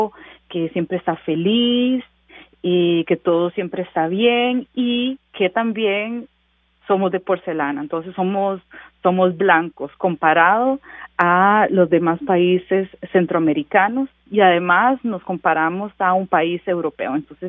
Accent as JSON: {"language": "Spanish", "country": "Costa Rica", "said": "Por eso es que decimos que somos la Suiza centroamericana, porque tenemos altos índices de desarrollo humano, porque somos un país seguro, progresista, que somos igualitarios"}